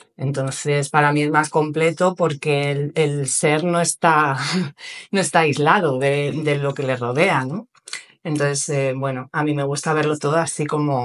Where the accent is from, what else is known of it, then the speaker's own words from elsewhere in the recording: Madrid, Community of Madrid, Spain; Yo que vengo de Madrid, de una ciudad demasiado grande ya para mí, me gusta la tranquilidad.